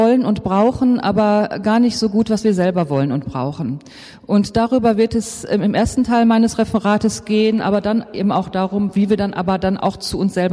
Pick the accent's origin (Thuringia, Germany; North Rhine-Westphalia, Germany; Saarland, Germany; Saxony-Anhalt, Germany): North Rhine-Westphalia, Germany; Iserlohn; born there; now in Dortmund, Germany; Ich bin eigentlich gebürtige Iserlohnerin. Meine Mutter wohnt auch noch hier, schräg gegenüber im Altenheim.